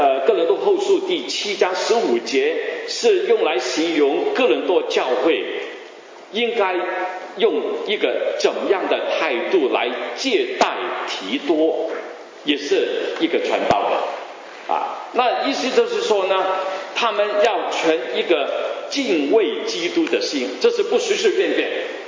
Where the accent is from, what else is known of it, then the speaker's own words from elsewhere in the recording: Guangdong, China; Chinese is a second language; 我就我们广东人东家不打打西家啊。我的普通话都有这样的吧。